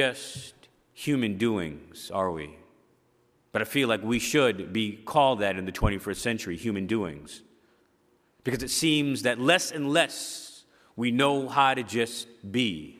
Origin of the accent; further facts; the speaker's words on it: New Jersey, United States; And I'm sorry for my accent or if I talk fast and my words get slurred. I'm from Jersey.